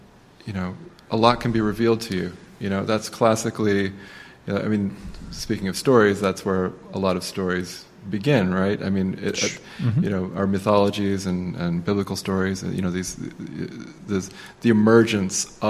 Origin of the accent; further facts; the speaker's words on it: Virginia, United States; born there; also born or lived in Iran / Germany / Buckinghamshire, United Kingdom / Idaho, United States; I was born in Virginia, but my father was a Navy man, and we moved all over the world. I lived in Iran and Germany and just outside of London in Buckinghamshire, and then Idaho.